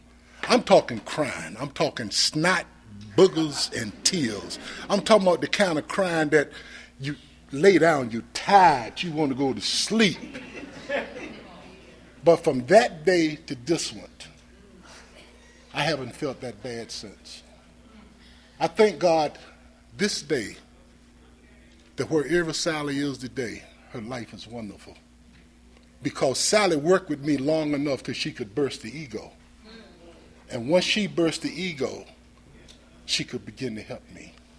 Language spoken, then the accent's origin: English; Alexander, Alabama, United States; I'm from Alexander, living in Alexander, been in Alexander for 40-some years.